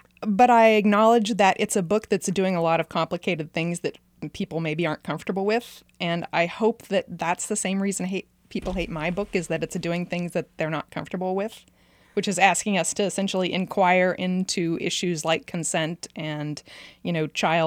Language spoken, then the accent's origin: English; Hugoton, Kansas, United States; I grew up in Hugoton, but I spent summers in South Dakota, which was where his ranch was.